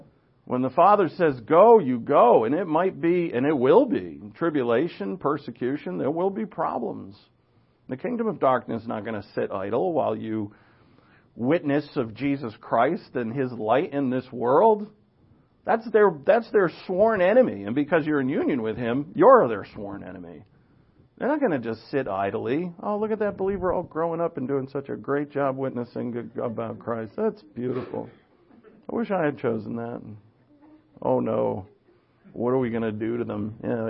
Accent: Rhode Island, United States; I grew up in Rhode Island.

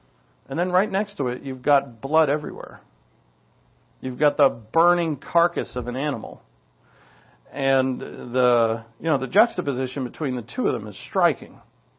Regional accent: United States; I have a country. I'm an American.

